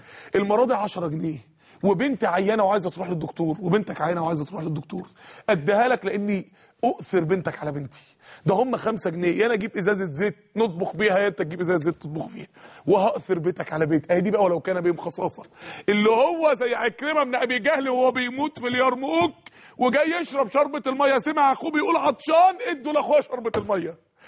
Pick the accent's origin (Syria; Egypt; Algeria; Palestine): Egypt; Mansoura, Dakahlia; عندنا في المنصوره لانه رمز من رموزنا